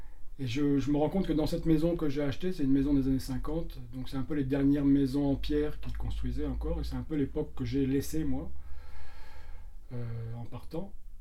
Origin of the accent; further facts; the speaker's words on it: Brittany, France; moi je suis breton hein, quand même d'origine, donc je retrouve ici mon enfance, même si mon enfance n'était pas dans le Cap. Hein. On a vécu avec mes parents sur une île des Glénans, on a vécu près de Concarneau, on a vécu dans le nord, ce qui s'appelait les Côtes du Nord à l'époque